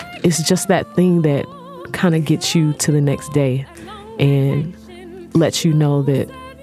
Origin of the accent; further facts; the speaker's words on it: Bakersfield, California, United States; I'm from Bakersfield, California, and I am a vocalist